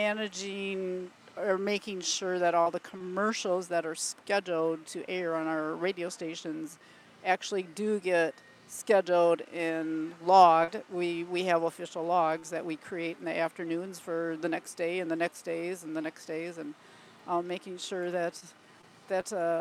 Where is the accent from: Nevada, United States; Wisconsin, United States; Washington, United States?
Wisconsin, United States; Wisconsin Rapids; Well, I grew up right here in Wisconsin Rapids, lived here all my life.